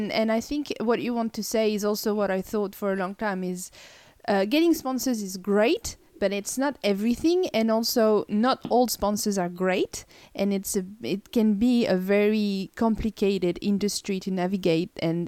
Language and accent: English; France; I had to plug my laptop because again, I'm from France.